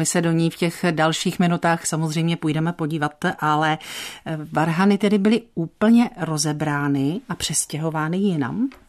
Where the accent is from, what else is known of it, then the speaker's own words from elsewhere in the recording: Frýdek-Místek, Moravian-Silesian Region, Czechia; born there; Já, když dovolíte, začnu mým rodným městem, Frýdkem Místkem.